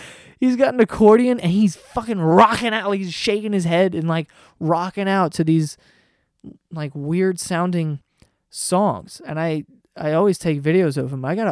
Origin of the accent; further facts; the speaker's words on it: New York, United States; A lot of people get upset that I say axe, because I don't know, I'm from New York